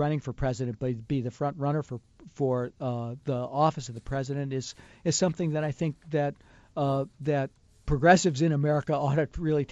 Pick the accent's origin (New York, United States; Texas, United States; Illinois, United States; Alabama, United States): Illinois, United States; Chicago; You know, I talk a lot about growing up in Chicago